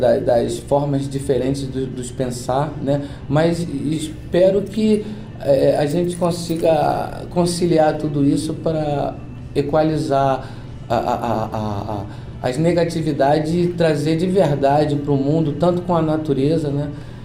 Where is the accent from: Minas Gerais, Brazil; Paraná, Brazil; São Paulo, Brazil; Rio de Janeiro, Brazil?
Rio de Janeiro, Brazil; Eu sou do Rio de Janeiro, né?